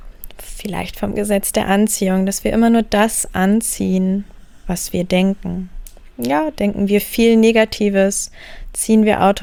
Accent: Lower Saxony, Germany; born there; Ich bin 28 Jahre alt. Ich bin geboren im Wendland, in der, vielleicht kennst du die Anti-Atomkraft-Bewegung, also da in dieser Ecke, im, könnte schon fast sagen, Dreiländereck aus Niedersachsen, Mecklenburg-Vorpommern

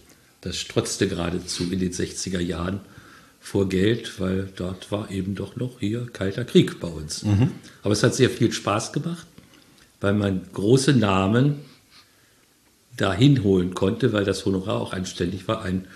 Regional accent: Göttingen, Lower Saxony, Germany; in Göttingen bin ich zur Schule gegangen und bin aus Felix-Klein-Gymnasium nach der Schulzeit erst an der Göttinger Universität eine Verwaltungslehre absolviert

